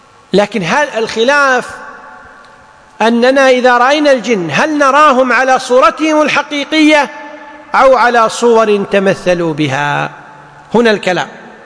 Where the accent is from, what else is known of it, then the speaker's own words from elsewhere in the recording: Kuwait; مثل عندنا في الكويت هيئة الفتوى خاصة لمثل هذه المصالح